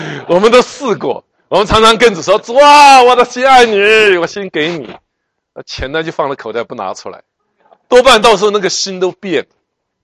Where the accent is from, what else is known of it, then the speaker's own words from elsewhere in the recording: Taiwan; 我生在台湾，长在台湾，然后我生在一个基督徒的家庭，我是第四代，我是第四代